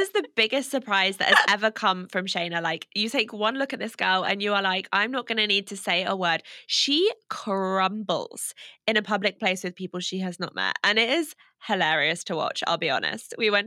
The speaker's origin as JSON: {"language": "English", "country": "United Kingdom", "lives_now": "United States", "said": "So they love that we're British, which definitely helps."}